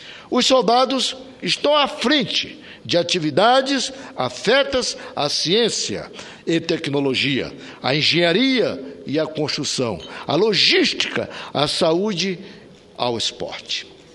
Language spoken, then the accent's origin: Portuguese; Amazon, Brazil; Nós que somos da Amazônia e que acompanhamos tudo o que é da região